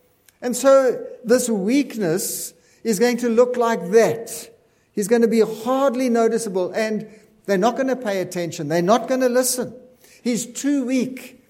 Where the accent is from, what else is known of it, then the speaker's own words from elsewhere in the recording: Benoni, Gauteng, South Africa; Now, we're in Wychwood this morning, and I come from Benoni